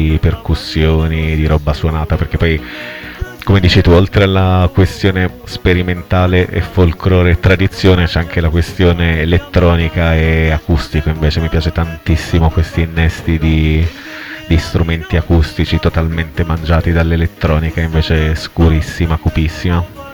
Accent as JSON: {"language": "Italian", "region": "Calabria", "country": "Italy", "said": "sono un calabrese, sono cresciuto con queste cose qui, le mie ritmiche sono quelle tipicamente del sud"}